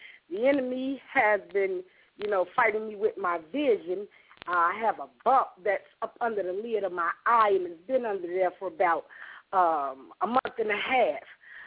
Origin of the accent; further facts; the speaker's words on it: Chicago, Illinois, United States; I'm from Chicago.